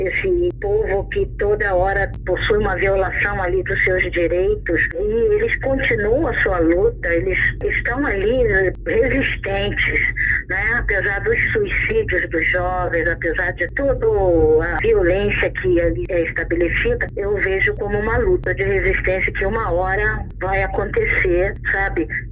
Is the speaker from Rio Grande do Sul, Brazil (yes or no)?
no; Rio de Janeiro, Brazil; E a minha família toda foi ameaçada de morte e teve que se exilar em Pernambuco inicialmente, depois indo para o Rio de Janeiro. E foi aí que eu cresci num gueto, no Morro da Providência.